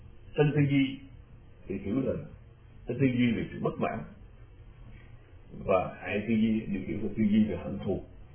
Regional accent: Southern Vietnam, Vietnam; chúng tôi lớn lên ở miền Nam, ở giữa cái sông nước, chúng tôi quen với thị trấn, quen với đồng ruộng, quen với cộng rau với bọn cỏ.

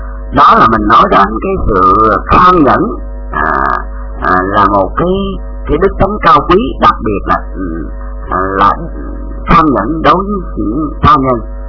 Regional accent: Southeast, Vietnam; also born or lived in Mekong Delta; mình ở sinh ra tại miền Tây, nhưng mà rồi đó là từ nhỏ là mình sống ở tại miền Đông, sống ở tại miền Đông

